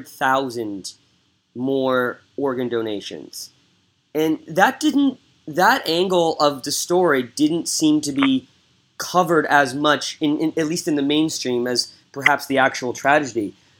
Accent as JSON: {"language": "English", "country": "Canada", "said": "maybe it's because we're closer to it because we're Canadian"}